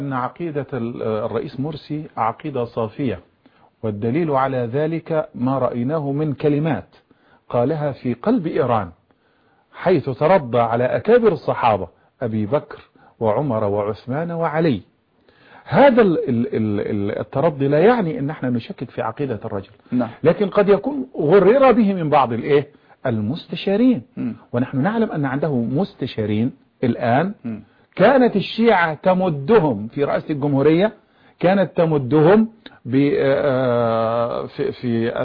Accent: Egypt; هذه سبة عندنا في مصر.

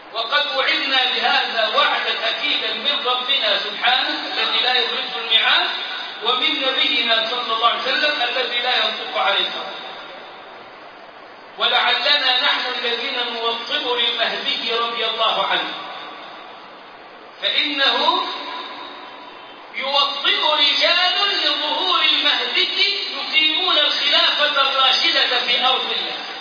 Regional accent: Egypt; عاد تجرب المره الرابعه عندنا في مصر اهلا وسهلا

